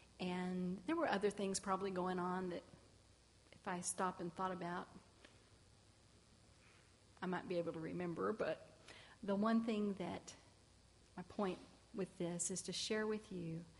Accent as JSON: {"language": "English", "town": "Baytown", "region": "Texas", "country": "United States", "tie": "born or raised there", "said": "Well, I was born and raised in Baytown, Texas, and the end of the earth this time, the first time, was Baton Rouge, Louisiana."}